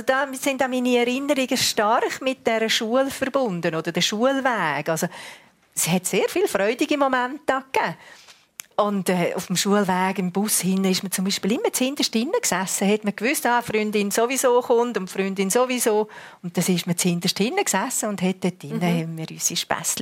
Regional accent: Germany; born there; ich bin geboren in Deutschland. Meine Mutter ist eben eine Bäckerin und mein Vater ein Luzerner.

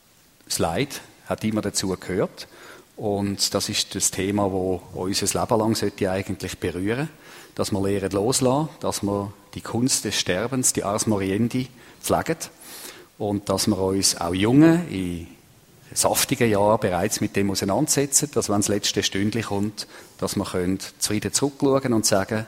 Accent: Switzerland; Ich bin in Zelk aufgewachsen, an der Grenze zum Thurgau. Sehr traditionsreiches Dorf oder am Flecken, sagt man. Und die Jugend in einem Pfarrhaus

